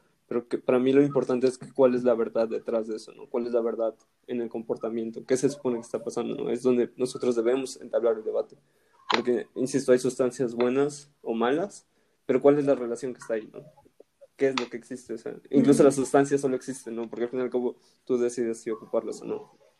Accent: Mexico; now in Canada; a mí me comentó como yo soy de México, pues me dijo, ah, tú no eres de aquí.

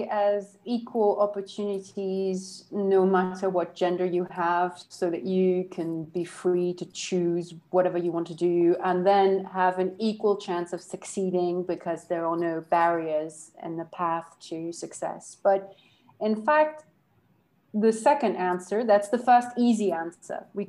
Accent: France; versus in France, which is my home country

